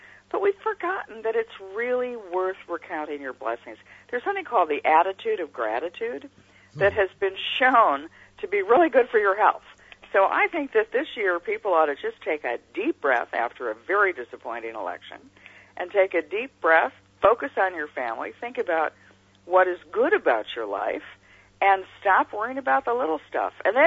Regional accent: New York, United States; And I keep thinking, I'm a New Yorker, so I keep thinking back to Tammany Hall.

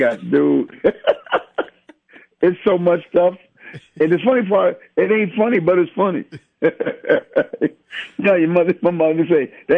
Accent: Benton Harbor, Michigan, United States; Their names always stuck out in my mind because I'm from Benton Harbor, Michigan.

